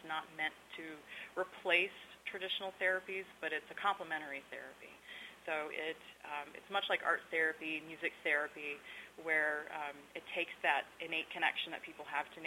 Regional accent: Tennessee, United States; also born or lived in Texas; Well, I'm not a native Texan. My background, I grew up in East Tennessee at the base of the Appalachian Mountains.

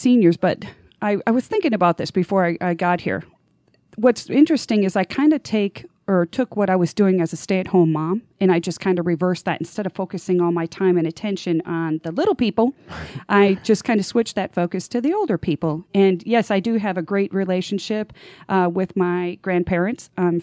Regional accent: Green Bay, Wisconsin, United States; also born or lived in Arizona; So I was born and raised in Green Bay, so I like to tease people and tell them so I was a natural-born talker.

